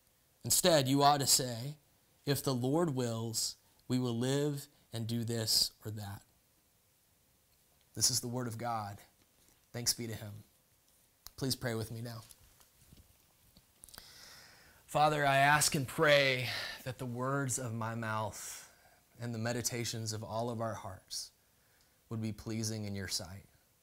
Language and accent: English; Augusta, Georgia, United States; it is a history of First Presbyterian Church of Augusta, Georgia, which is my hometown.